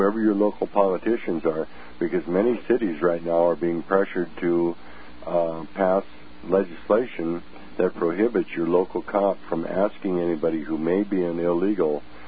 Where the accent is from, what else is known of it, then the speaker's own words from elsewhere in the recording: Pacific Northwest, United States; Okay, well, remember, I'm from the Pacific Northwest, so I don't know your individual congressional delegation.